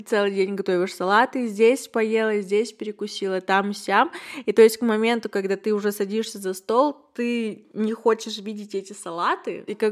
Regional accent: Yekaterinburg, Sverdlovsk Oblast, Russia; мне 21, и я из Екатеринбурга

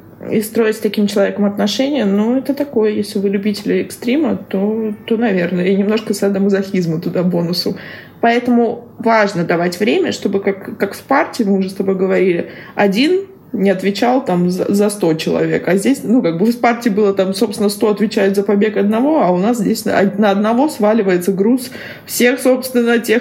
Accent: Saint Petersburg, Russia; я просто из Петербурга, где очень не любят делать реконструкцию домов

